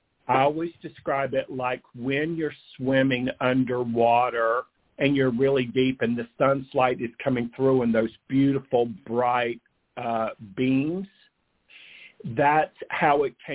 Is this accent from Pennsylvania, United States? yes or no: no; North Carolina, United States; I hail from North Carolina. I was born in the 60s there in the backwoods. We're literally in the foothills of North Carolina in a little trailer park out there.